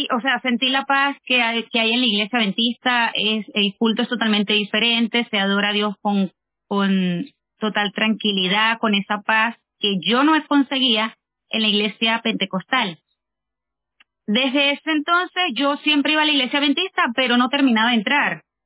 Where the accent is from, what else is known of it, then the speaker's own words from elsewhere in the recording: Venezuela; now in Chile; Soy venezolana, tengo ya casi 10 años aquí en Chile.